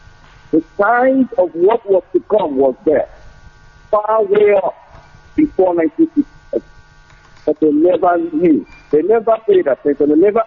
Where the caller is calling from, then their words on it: Los Angeles, California, United States; I'm calling from Los Angeles.